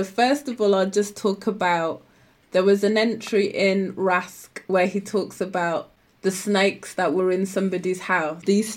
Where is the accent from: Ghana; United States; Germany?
Ghana; you'll find things that I would say are not familiar to me as a Ghanaian, or the Ghana that I know, or the culture that I've been raised knowing.